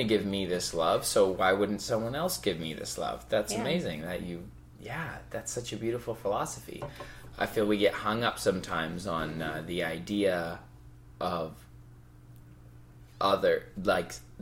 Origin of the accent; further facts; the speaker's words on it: Canada; also born or lived in United States; For me, I'm Canadian and I've really just spent time between here and America.